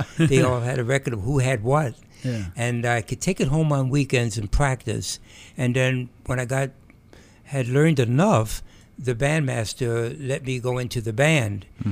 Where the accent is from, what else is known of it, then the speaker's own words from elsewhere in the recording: New York City, New York, United States; I grew up in Harlem in New York City, West 138th Street. We lived in an apartment building. We were on the first floor.